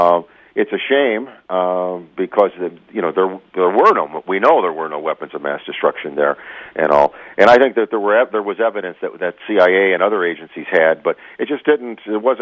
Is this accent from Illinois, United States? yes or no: yes; East St. Louis, Illinois, United States; I'm a local boy. I was born and raised in East St. Louis.